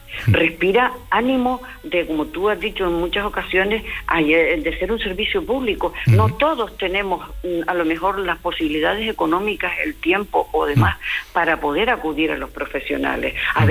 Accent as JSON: {"language": "Spanish", "region": "Canary Islands", "country": "Spain", "said": "como decimos en Canarias, que yo soy canaria"}